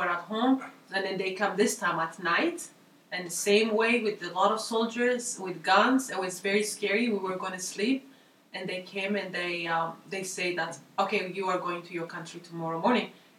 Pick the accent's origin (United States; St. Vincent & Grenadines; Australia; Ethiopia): Ethiopia; English is a second language; We're from Ethiopia too.